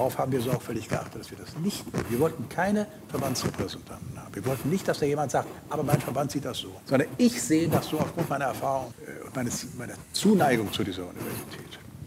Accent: East Germany, Germany; Das muss ich mal als Ossi völlig offen sagen.

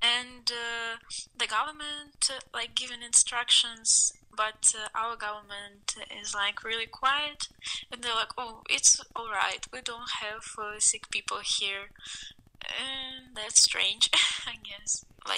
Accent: Russia; English is a second language; I'm from Russia.

